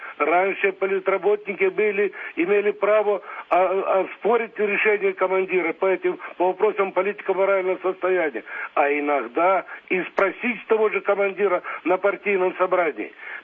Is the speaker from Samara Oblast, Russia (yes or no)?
no; Moscow, Russia; я из Москвы.